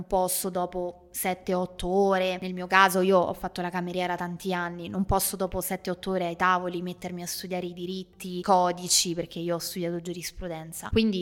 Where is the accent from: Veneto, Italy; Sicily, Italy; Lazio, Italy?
Lazio, Italy; Rome; now in Perugia, Italy; Io sono stata una studentessa fuori sede, sono di Roma, però mi sono trasferita a Perugia